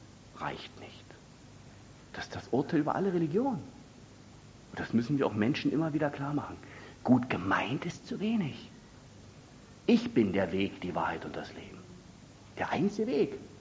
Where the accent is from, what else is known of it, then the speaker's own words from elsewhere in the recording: Berlin, Germany; Und sogar ich als Berliner weiß, wenn ich Feuer machen will, dann suche ich mir trockenes Holz.